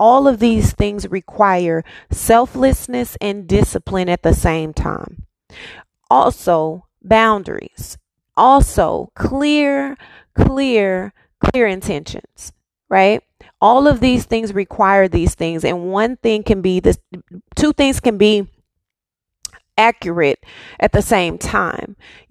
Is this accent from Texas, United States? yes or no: yes; Dallas, Texas, United States; I had never heard of city, and I'm from Texas. I'm born and raised in Dallas and I never heard of this city.